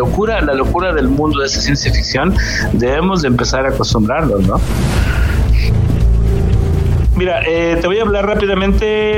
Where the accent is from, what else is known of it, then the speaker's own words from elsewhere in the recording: Mexico; cuando estás en Europa, por ejemplo, que estás relativamente solo, tú como mexicano, pues tienes que acostumbrar